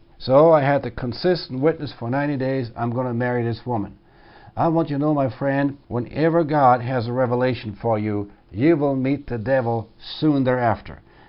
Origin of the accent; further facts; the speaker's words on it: Milwaukee, Wisconsin, United States; She came from Chicago, and I came from Milwaukee, Wisconsin.